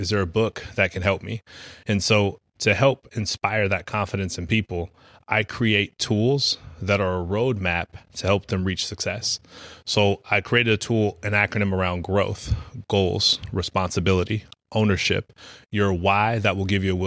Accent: San Diego, California, United States; So obviously … I'm from San Diego, California, motivational speaker, certified life coach.

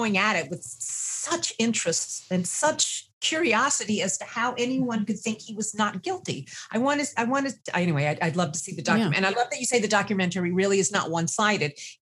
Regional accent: North Carolina, United States; growing up in North Carolina, were there killer owls?

